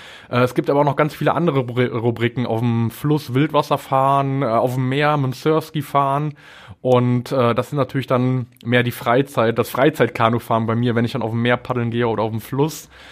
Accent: Bonn, North Rhine-Westphalia, Germany; also born or lived in Essen; Und von daher würde ich sagen, halt aufgewachsen in Bonn und Essen.

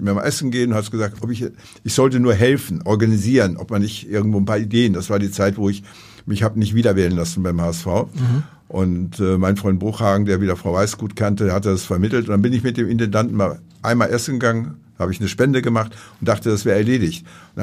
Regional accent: Gütersloh, North Rhine-Westphalia, Germany; ich bin ein überzeugter Lutheraner Protestant. Ich komme aus Gütersloh

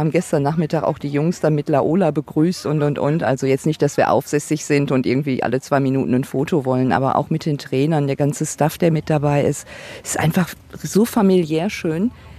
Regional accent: Essen, North Rhine-Westphalia, Germany; Gruß an meine Heimatstadt Essen. Jetzt aus Bad Griesbach hier am Trainingscamp. Bin gebürtig aus Essen

